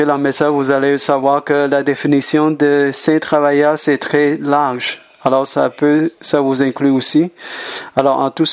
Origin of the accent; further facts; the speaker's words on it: California, United States; French is a second language; j'ai grandi en Californie. J'ai fait mes études là-bas.